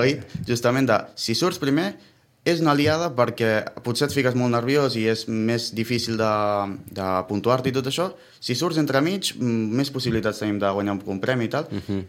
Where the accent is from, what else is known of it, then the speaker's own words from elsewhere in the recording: Sant Martí Sarroca, Catalonia, Spain; De Sant Martí Sarroca, d'un poble al costat de Vilafranca, al Penedès.